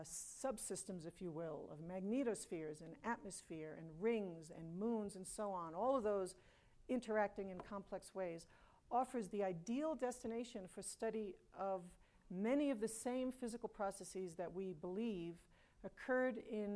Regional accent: New York City, New York, United States; I was just a young girl growing up in New York City

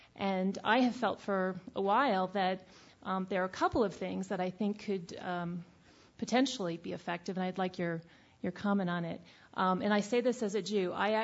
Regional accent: Aspen, Colorado, United States; from Aspen, Colorado

